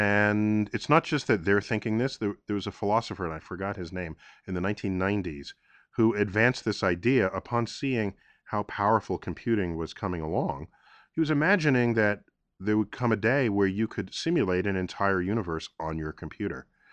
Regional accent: New York City, New York, United States; And I grew up in New York City. So that would be the Hayden Planetarium, where I now serve as director.

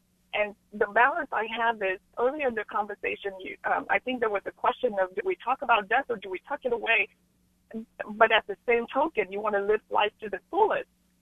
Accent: United States; I'm Vietnamese American, and we grew up as a Buddhist family.

